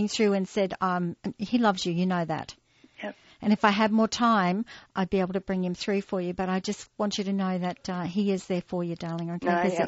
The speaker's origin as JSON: {"language": "English", "region": "Queensland", "country": "Australia", "said": "I mean, I'm from the Sunshine Coast, so I didn't know."}